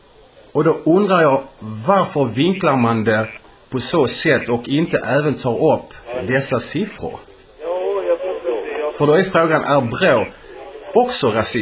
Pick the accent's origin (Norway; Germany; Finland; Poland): Poland; Swedish is a second language; now in Sweden; Nu är jag själv invandrare, så det är inte det jag är då polack.